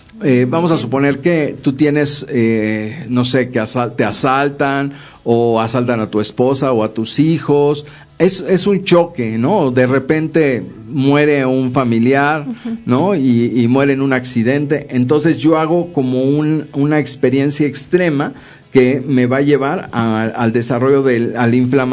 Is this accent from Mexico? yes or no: yes; Mexico; desafortunadamente como mexicanos, pues el aceite nunca falta